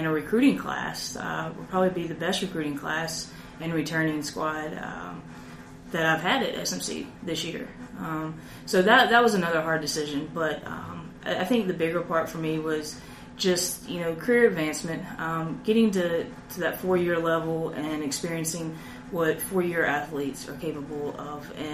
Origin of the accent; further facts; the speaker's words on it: Mills River, North Carolina, United States; Love the mountains. I'm from Mills River, North Carolina, so it's shorter commute for me